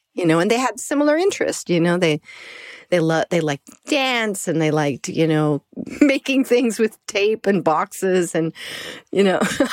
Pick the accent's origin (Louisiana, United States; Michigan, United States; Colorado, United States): Colorado, United States; also born or lived in New York; I'm from Colorado originally, then I lived in New York, but when Columbine happened, that really rocked my world.